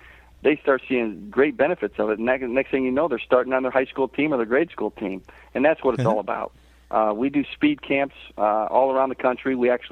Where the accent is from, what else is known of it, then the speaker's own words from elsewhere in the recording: Sugar Grove, Illinois, United States; also born or lived in Aurora; I was born in Aurora and grew up about 10 miles outside of Aurora in a little town called Sugar Grove.